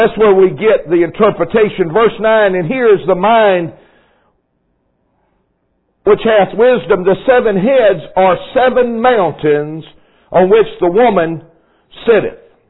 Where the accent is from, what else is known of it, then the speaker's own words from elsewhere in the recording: Mississippi, United States; My wife and I both grew up on the Mississippi Gulf Coast.